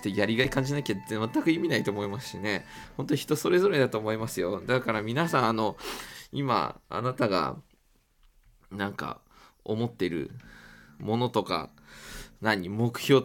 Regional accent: Hokkaido, Japan; 北海道は最近ですね、暑くなったり寒くなったりを繰り返しています。私の地元は繰り返しています。なので私の地元は特に寒暖差が激しいところらしいんですけども

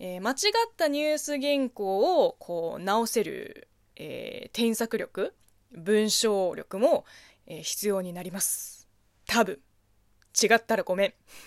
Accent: China; Japanese is a second language; now in Japan; この番組は中国生まれ中国育ちの

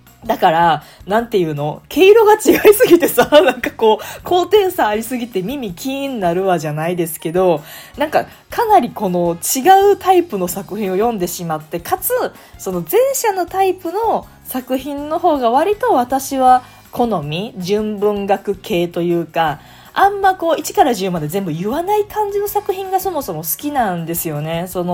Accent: Kansai, Japan; なんか一応関西人なんでね

